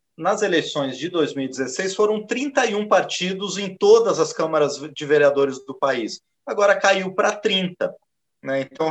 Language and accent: Portuguese; Paraná, Brazil; da minha terra, o Paraná